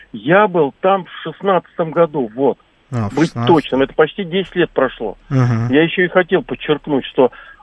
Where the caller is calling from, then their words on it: Moscow, Russia; я из Москвы беспокою.